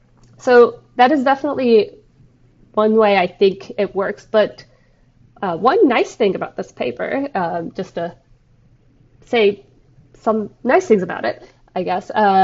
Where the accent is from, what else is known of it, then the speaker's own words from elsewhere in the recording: Turkey; first language tr; English is a second language; I only, my native language is